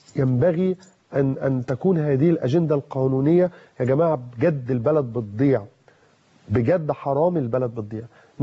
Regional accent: Egypt; انا مواطن مصري بسيط

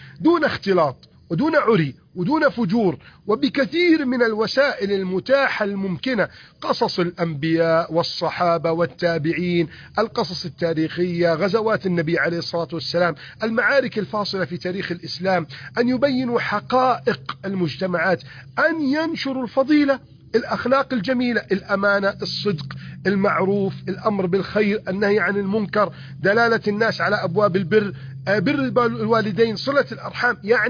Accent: Egypt; احفظ بلدنا مصر من كيد الكائدين

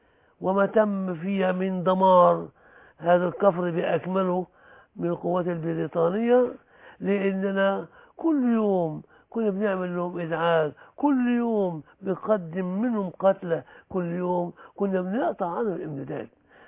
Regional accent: Egypt; انا ابن مصر وبحب مصر وروحي كلها فداء لمصر

